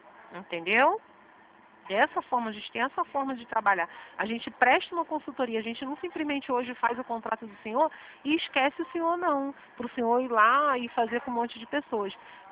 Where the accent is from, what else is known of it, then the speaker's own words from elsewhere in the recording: Rio de Janeiro, Brazil; Santa Cruz. A gente é de Santa Cruz.